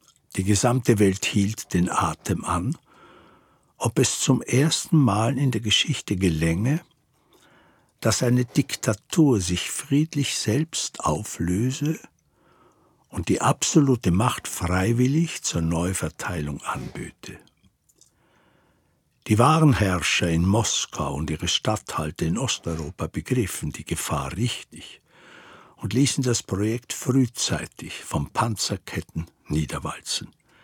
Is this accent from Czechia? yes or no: yes; Czechia; moved away as an adult; now in Austria; Zur Krönung wurde ich etwas später aus meiner Heimat gewaltsam nach Österreich abgeschoben.